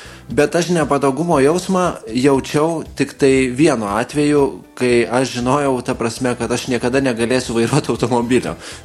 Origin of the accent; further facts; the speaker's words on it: Kaunas, Kaunas County, Lithuania; now in Vilnius, Lithuania; Aš kada persikėliau iš Kauno mokytis į Vilnių